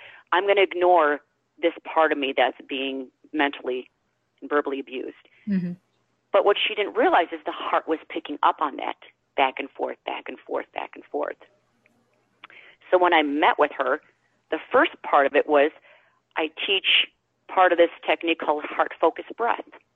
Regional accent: Wisconsin, United States; I'm dairy-free, I'm gluten-free, I'm from Wisconsin, they can't believe I can survive.

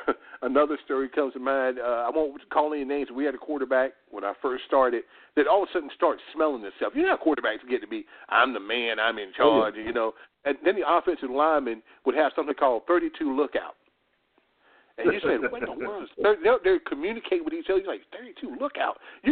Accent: Murfreesboro, North Carolina, United States; Chawan, by the way, is located in my hometown of Murfreesboro, North Carolina, born and raised right there.

